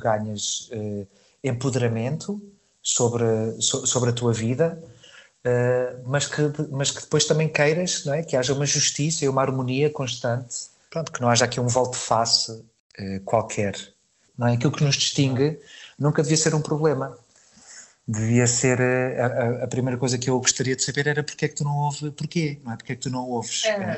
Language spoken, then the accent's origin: Portuguese; Aveiro, Portugal; Eu, crescendo em Aveiro, eu fui construindo e percebendo que eu não tinha lugar aqui, não é? Em Aveiro.